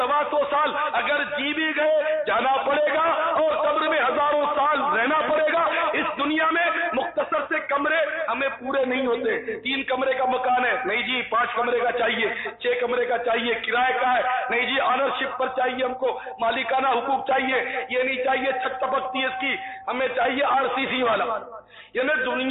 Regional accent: Pakistan; born there; میں تو بعد میں پیدا ہوں پاکستان میں آ کر

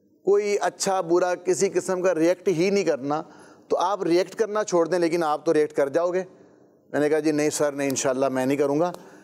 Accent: Gojra, Punjab, Pakistan; یہ 95 کی بات ہے, اور ہم لوگ جو ہے وہ پنجاب میں رہا کرتے تھے, تو فیصل آباد کے قریب ہمارا علاقہ ہے گوجرا, تو اس میں کالج میں پڑھا کرتا تھا.

